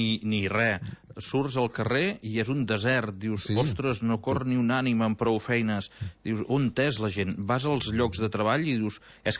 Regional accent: Catalonia, Spain; sapigueu que hi som els catalans.

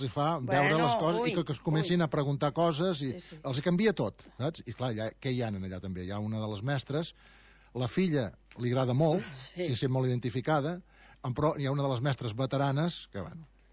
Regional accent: Girona, Catalonia, Spain; gironí. Perquè som de Girona, d'aquí, de la terra.

